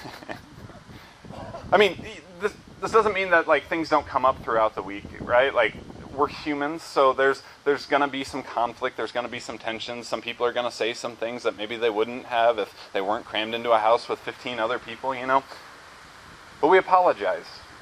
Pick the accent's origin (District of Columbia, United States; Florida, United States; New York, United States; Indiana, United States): Indiana, United States; now in South Carolina, United States; Epicenter of Southern culture, I should say, which was a big shock for me growing up in Northern Indiana.